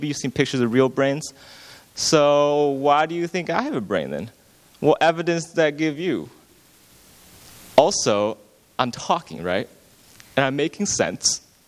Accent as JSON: {"language": "English", "region": "New York", "country": "United States", "tie": "born or raised there", "said": "growing up in Rochester, Troy, this area, right? Going to good schools, having the friends in this area, this safe place"}